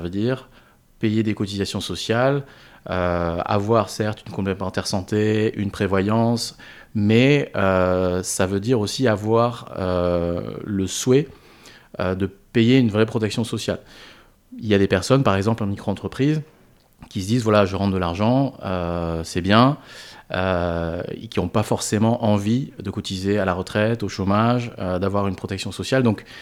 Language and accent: French; Montpellier, Occitanie, France; Puisque nous, donc les deux cofondateurs, Sylvie et moi, on est de Montpellier